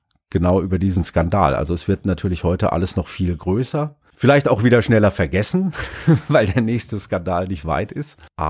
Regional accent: South Germany, Germany; ich komme aus Süddeutschland

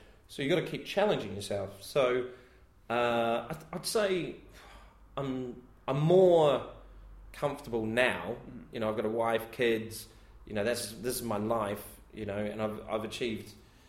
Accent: New Zealand; I'm phoning the Comedy Store going, I'm a comic from New Zealand.

